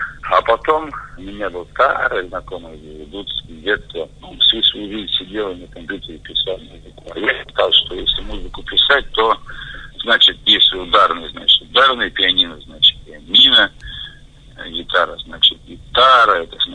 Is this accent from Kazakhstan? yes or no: yes; Kazakhstan; я тогда еще жил в Казахстане, родом я с Казахстана